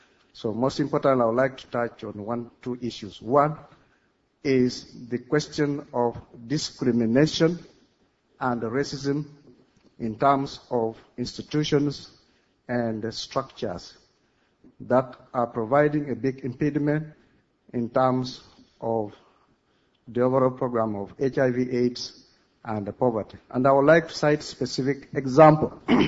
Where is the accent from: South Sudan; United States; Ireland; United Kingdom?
South Sudan; from Southern Sudan. My concern is it's very serious.